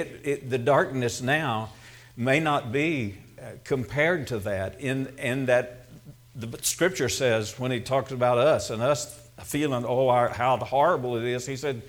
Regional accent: Texas, United States; thank you for recognizing me as being all Texan. I'm going to take it as a compliment

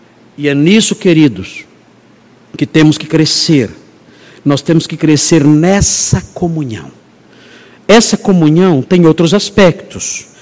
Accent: Brazil; É a nossa saga como brasileiros que somos.

